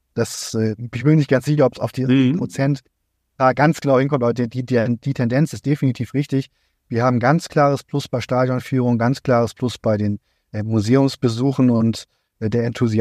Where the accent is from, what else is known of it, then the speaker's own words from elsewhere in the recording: Cuxhaven, Lower Saxony, Germany; born there; Ich bin ja nicht auf St. Pauli geboren oder so. Ich bin gebürtig Cuxhavener.